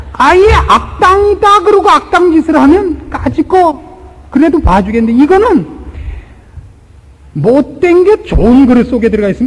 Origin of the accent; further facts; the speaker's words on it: Pyongan, North Korea; 저도 평안도 사람입니다.